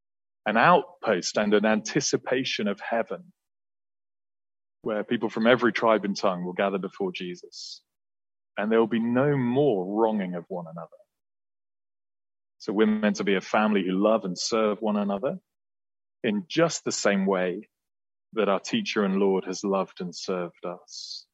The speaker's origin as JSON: {"language": "English", "country": "United Kingdom", "said": "And maybe I'm too British ever to say that sort of thing out loud"}